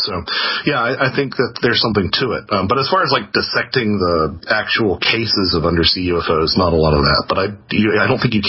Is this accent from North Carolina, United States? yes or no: yes; Lake Norman, North Carolina, United States; I grew up on Lake Norman in North Carolina, and it's a man-made lake